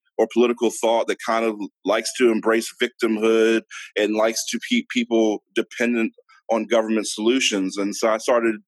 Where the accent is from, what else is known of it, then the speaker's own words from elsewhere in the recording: Maryland, United States; I grew up in Maryland, you know, overwhelmingly working class Democrat family